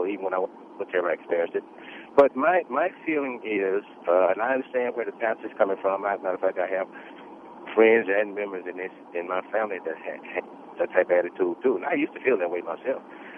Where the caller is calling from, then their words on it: Texas, United States; Okay, I'm calling from Texas.